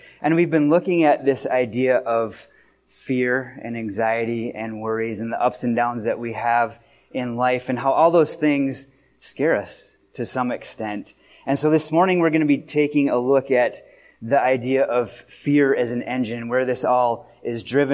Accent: Wisconsin, United States; I grew up in Wisconsin, and it was a late summer day, nice, warm, beautiful out

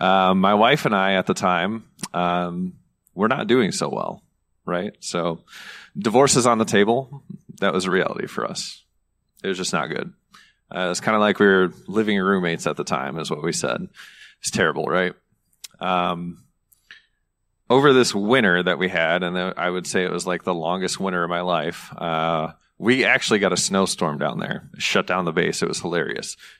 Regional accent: Michigan, United States; I'm shoveling snow like any old Michigander, because I'm from Lower Peninsula down here.

